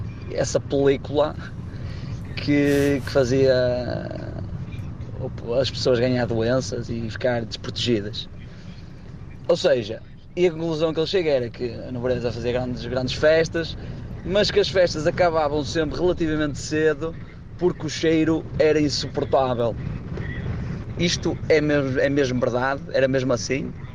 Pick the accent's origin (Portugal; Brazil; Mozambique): Portugal; Vila das Aves, Norte; sou de Vila das Aves.